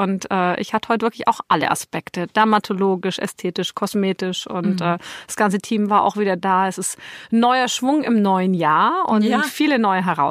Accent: Southern Germany, Germany; ich komme eigentlich auch aus Süddeutschland und wie gesagt, ich freue mich immer, wenn ich süddeutsche Töne höre.

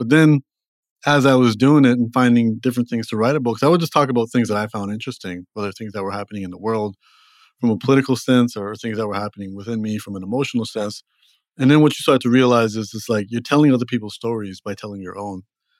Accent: Toronto, Ontario, Canada; also born or lived in Los Angeles; Okay, so I'm from Toronto originally

